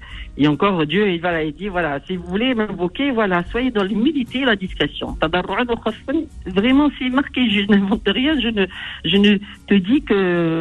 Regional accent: Algeria; chez nous en Algérie

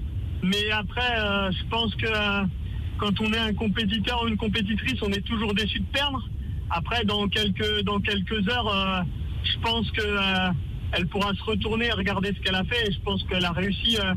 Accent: France; quand les Jeux sont chez nous, en France

